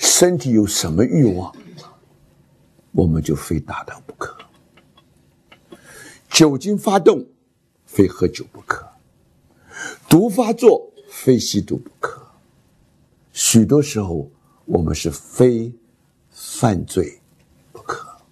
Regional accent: China; 我们中国人有一句话叫做一张八口一张床

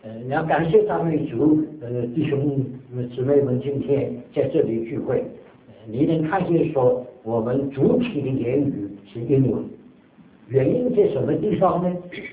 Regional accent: China; now in United States; 虽然我是从中国来的，但是我感谢主，当我一到美国的时候是1952年的时候，我一生的大部分时间都是在美国

